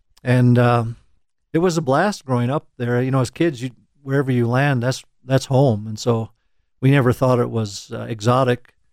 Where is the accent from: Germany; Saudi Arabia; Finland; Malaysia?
Saudi Arabia; now in Colorado Springs, United States; I was raised in Saudi Arabia.